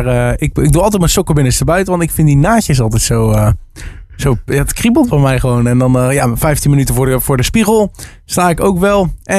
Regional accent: Capelle aan de IJssel, South Holland, Netherlands; Ik kom uit Capelle aan de IJssel. Ik ben woonachtig ook in Capelle aan de IJssel. Ik ben 20 jaar

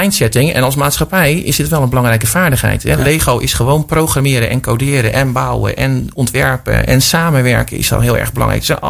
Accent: Netherlands; Wij kunnen heel innovatief en creatief denken als Nederlanders.

